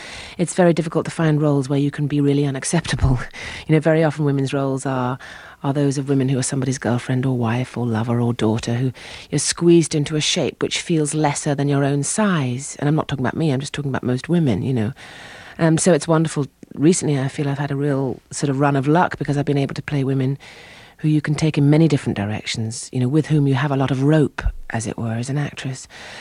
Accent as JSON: {"language": "English", "region": "England", "country": "United Kingdom", "said": "Also, I think because we're English, I don't think, I mean, clearly we're not anything like Latin Americans"}